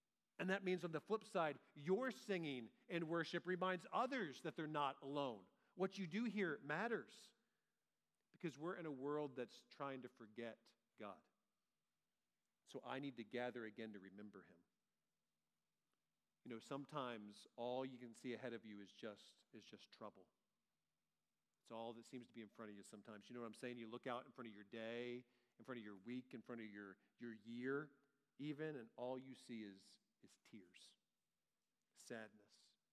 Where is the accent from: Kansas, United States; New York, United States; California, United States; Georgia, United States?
Georgia, United States; many of you know that I grew up in Georgia, and therefore I'm now attached to Georgia sports teams.